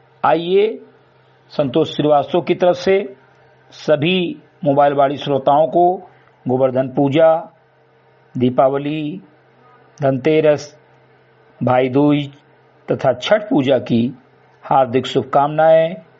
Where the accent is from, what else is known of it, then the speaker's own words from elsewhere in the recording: Bahraich, Uttar Pradesh, India; ग्राम सभा समिति कटई विकासखंड मीनपुरा जनपद बहराइच का मूल निवासी हूं